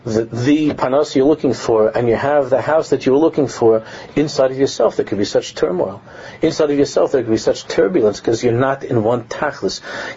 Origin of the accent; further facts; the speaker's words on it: New York City, New York, United States; You know, in growing up in New York in yeshiva, a class trip meant like they would take all of us to Hayden Planetarium, right? That's what it's called, to the planetarium in Manhattan.